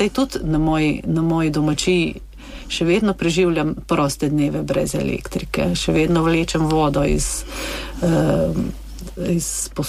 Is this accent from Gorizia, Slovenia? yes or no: yes; Javornik, Gorizia, Slovenia; Odraščala sem še v Idrijski občini, ampak na južnem delu, na Javorniku.